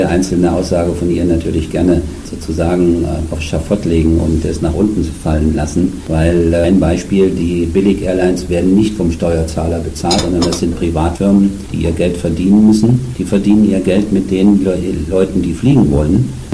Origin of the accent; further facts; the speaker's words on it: Hesse, Germany; der ist in meinem Heimatort durch die Nähe zum Flughafen Frankfurt durch ein vielfältiges jeden Tag, jede Minute, jede Sekunde da.